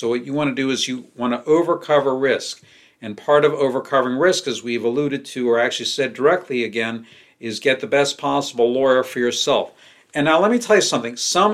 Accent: Connecticut, United States; I'm an adopted New Yorker because, you know, I lived in New York during the year before law school, and I grew up in Southern Connecticut, New York.

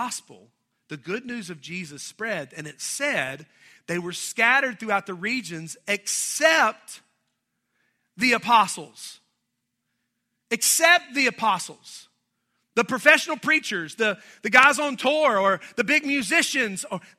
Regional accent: Charlotte, North Carolina, United States; I grew up in Charlotte. We would call those folks the West Side kids and other kids outside of town I grew up on.

